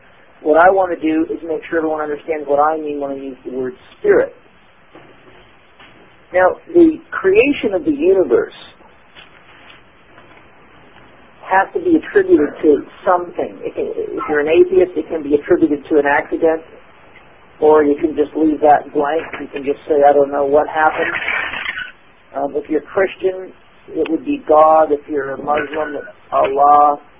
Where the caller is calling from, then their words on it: Eastbourne, South East England, United Kingdom; here I am calling from Eastbourne, England